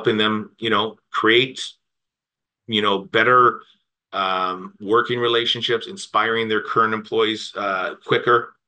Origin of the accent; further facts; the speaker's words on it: Oshawa, Ontario, Canada; But Whitby, Ontario, born and raised in Oshawa, Whitby area, playing sports all my life